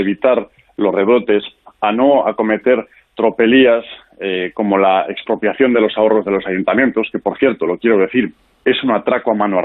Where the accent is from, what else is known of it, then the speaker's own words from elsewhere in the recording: Spain; pero también lo digo como español